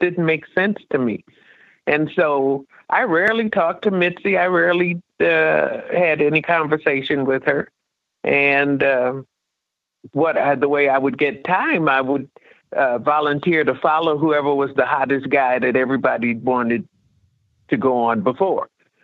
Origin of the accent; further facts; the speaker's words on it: Chicago, Illinois, United States; Rhiney was from Chicago, and I'm from Chicago.